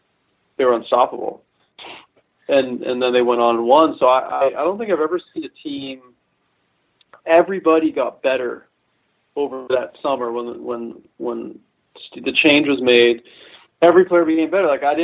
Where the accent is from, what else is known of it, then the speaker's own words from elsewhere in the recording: California, United States; I'm from the Bay Area originally.